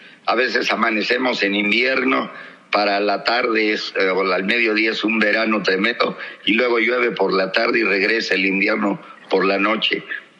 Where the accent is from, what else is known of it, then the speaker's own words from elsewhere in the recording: Mexico City, Mexico; yo soy oriundo de la Ciudad de México, apasionado de esta ciudad, aquí vivo, aquí viviré y espero morir aquí. Provengo de pues esta vieja tradición española